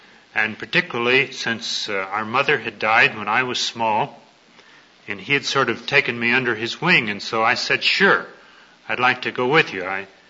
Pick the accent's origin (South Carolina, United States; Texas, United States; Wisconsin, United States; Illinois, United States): Texas, United States; I grew up in East Texas, and those of you who have been in Texas know that it's very common there